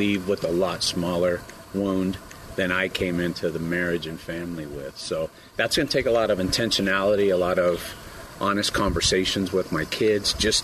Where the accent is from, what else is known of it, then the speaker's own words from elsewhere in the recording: California, United States; From Southern California. I live in Santa Ana, California.